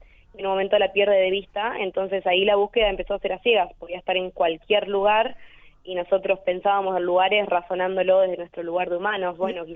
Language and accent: Spanish; Pergamino, Buenos Aires Province, Argentina; Soy de la ciudad de Pergamino, provincia de Buenos Aires.